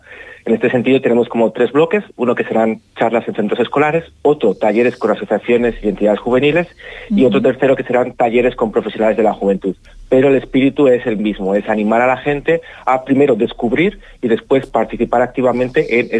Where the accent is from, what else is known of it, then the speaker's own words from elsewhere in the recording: Zaragoza, Aragon, Spain; moved away; se cumplen 10 años que yo me fui de casa. Yo soy de Zaragoza y todavía no he vuelto